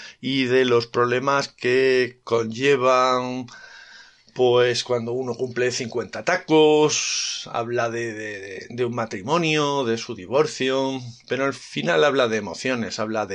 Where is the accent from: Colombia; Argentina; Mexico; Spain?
Spain; Cáceres, Extremadura; este tío es de Cáceres, ¿vale? Y como es de mi terruño